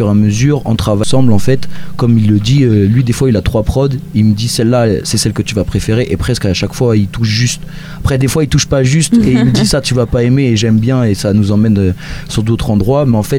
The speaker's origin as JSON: {"language": "French", "town": "Caen", "region": "Normandy", "country": "France", "said": "on fait du rap, on vient de Caen. Moi, j'ai 24 ans"}